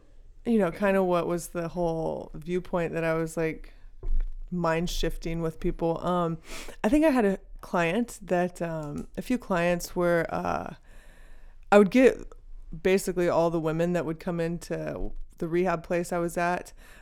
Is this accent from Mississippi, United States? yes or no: no; Dallas, Texas, United States; Yeah, I grew up in Texas.